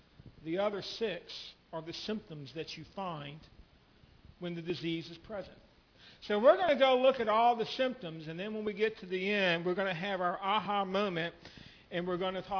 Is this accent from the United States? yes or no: yes; the South, United States; remember, I'm from the South. I pronounce it Haggai.